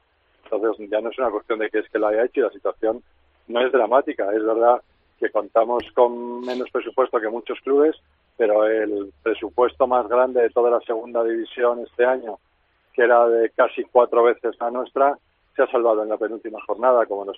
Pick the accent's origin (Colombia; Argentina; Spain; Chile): Spain; Valladolid, Castile and León; Habrá tantas opiniones como vallisoletanos seamos